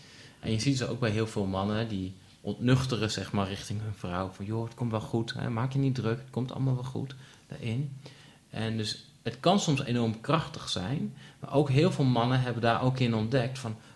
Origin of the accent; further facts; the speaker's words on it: Netherlands; lopen ze een hele week een nationale week van rouw en wij als Nederlanders...